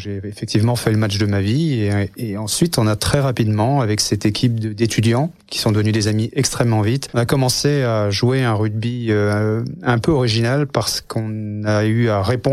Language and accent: French; Saint-Germain-en-Laye, Île-de-France, France; Et j'ai grandi jusqu'à 26 ans en fait à Saint-Germain-en-Laye